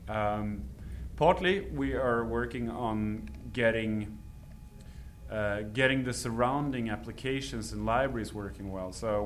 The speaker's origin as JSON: {"language": "English", "country": "Sweden", "also_born_or_lived": "London", "moved": "as an adult", "said": "I've lived in Sweden until I was hired. Yeah, I'm from Sweden. I was living there, and then"}